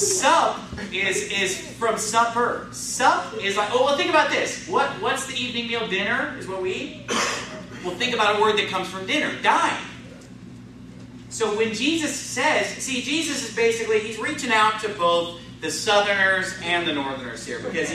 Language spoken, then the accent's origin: English; California, United States; now in Arizona, United States; Now, here in Arizona, and I grew up in California, we do not use the word supper.